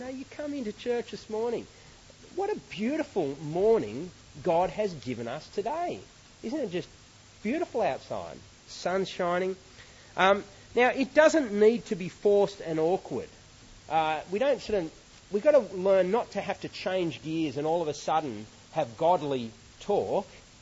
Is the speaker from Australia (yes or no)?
yes; Australia; You sort of win kudos as an Aussie male by putting each other down. If you can do it well, then you sort of gain a bit of status. And I realise that we do it without meaning too much by it, so I'm not wanting to say just stop being an Aussie bloke.